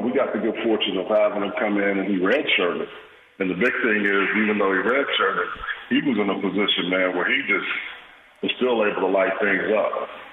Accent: Houston, Texas, United States; because, you know, fortunately growing up in Houston, I had a chance to play with some guys that ended up being pretty good quarterbacks in other places

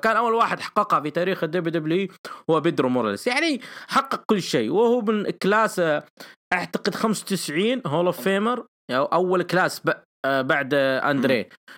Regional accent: Saudi Arabia; بدايه يعني التسعينات الهجريه هنا انطلاقه بث المصارعه عندنا في السعوديه على

